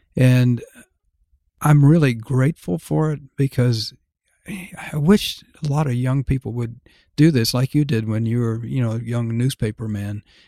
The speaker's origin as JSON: {"language": "English", "country": "United States", "said": "And it taught me a lot about who I was, but also who I was as an American."}